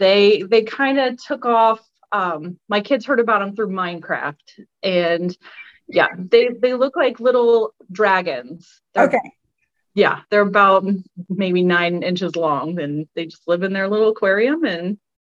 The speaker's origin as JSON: {"language": "English", "town": "Convoy", "region": "Ohio", "country": "United States", "said": "I'm from Convoy, Ohio."}